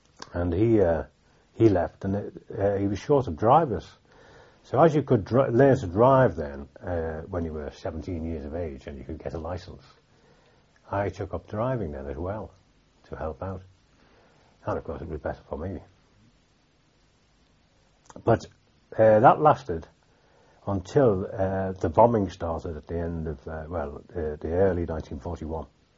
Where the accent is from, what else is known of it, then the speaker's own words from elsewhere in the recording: Liverpool, North West England, United Kingdom; born there; I was born in Liverpool. In a street called Doncaster Street. That's been demolished.